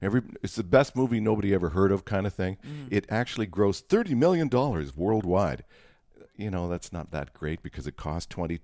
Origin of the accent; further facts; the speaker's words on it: Edmonton, Alberta, Canada; growing up in Western Canada, in Edmonton, Alberta, Canada